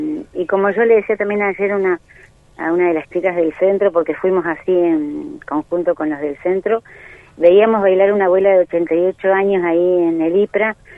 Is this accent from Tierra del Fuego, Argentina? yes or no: yes; Río Grande, Tierra del Fuego, Argentina; No, yo nací en Río Grande. Mis padres vinieron en el año 37 y vivían a media cuadra de Radio Nacional.